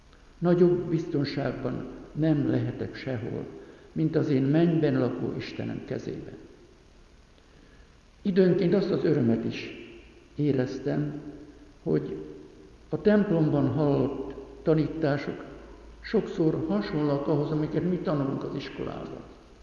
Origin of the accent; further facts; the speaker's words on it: Pest, Hungary; born there; Falun születtem, a Csepel-sziget legdéli lakóhelyén.